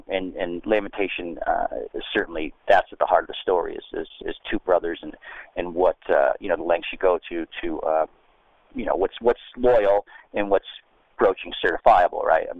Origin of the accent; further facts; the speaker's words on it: Connecticut, United States; It was Connecticut. I wanted a darker, colder, more that Russell Banks affliction territory, so we went to northern New Hampshire. But it's based on my hometown in Connecticut.